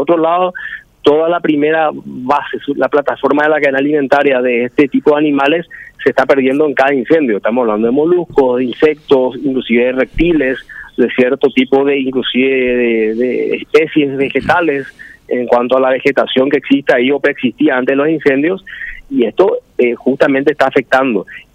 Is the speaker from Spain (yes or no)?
no; Paraguay; Entonces, hay una cuestión de ponerse la camiseta y actuar como paraguayos, como personas realmente que se ponen el país al hombro en una situación que es de todos.